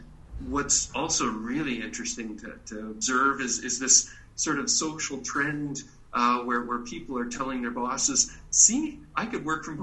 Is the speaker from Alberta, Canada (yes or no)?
yes; Calgary, Alberta, Canada; Went to university and did a lot of my growing up in Calgary, Alberta, Canada, and graduated university in 1997.